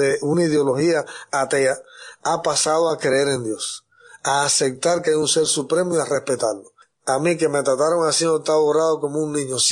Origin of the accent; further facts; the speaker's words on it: Camagüey, Cuba; yo los veo allá en mi ciudad de Camagüey